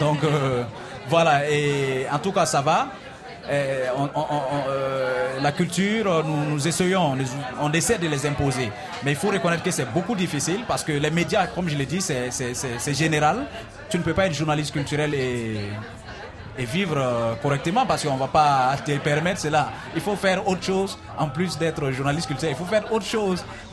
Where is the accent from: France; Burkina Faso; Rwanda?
Burkina Faso; quand on dit on vient du Burkina, les gens aussi, on est bien accueillis ici.